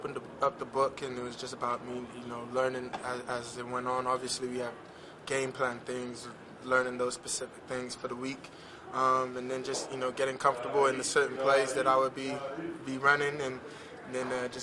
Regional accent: Texas, United States; I mean, I won't lie, you know, growing up in Texas, in my household, the Cowboys were on the TV quite a bit.

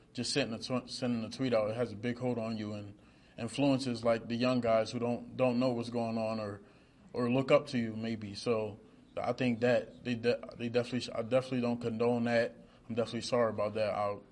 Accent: Wilmington, Delaware, United States; I'm from the inner city. I'm from Wilmington, Delaware, probably like 30 minutes from here.

